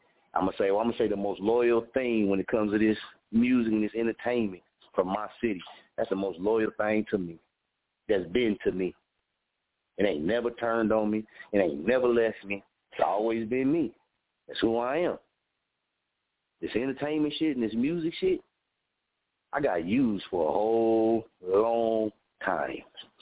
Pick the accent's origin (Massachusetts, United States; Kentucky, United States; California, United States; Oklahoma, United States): Oklahoma, United States; Muskogee; I'm a Okie. I'm from Muskogee.